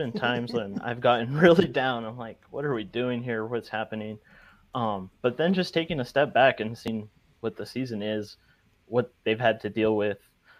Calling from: Tucson, Arizona, United States; Tucson, Arizona.

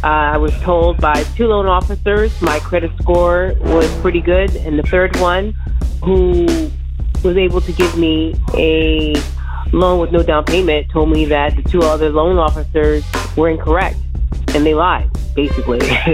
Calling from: St. John, Indiana, United States; I'm calling from St. John, Indiana.

